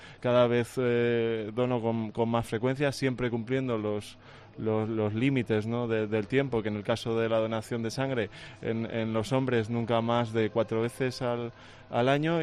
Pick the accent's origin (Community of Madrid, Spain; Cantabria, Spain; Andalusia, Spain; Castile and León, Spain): Castile and León, Spain; Medina de Rioseco; Yo soy de Medina de Rioseco